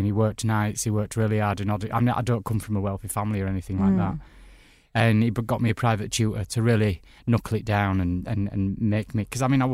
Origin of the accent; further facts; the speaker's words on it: Bradford, Yorkshire and the Humber, United Kingdom; now in London, United Kingdom; I was born in Bradford in West Yorkshire, in a little town, population 500,000. That's where I went to school, that's where I grew up.